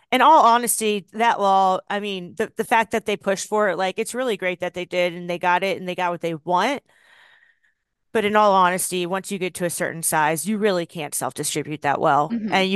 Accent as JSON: {"language": "English", "region": "Virginia", "country": "United States", "said": "you get down here to North Carolina, and I came from Virginia"}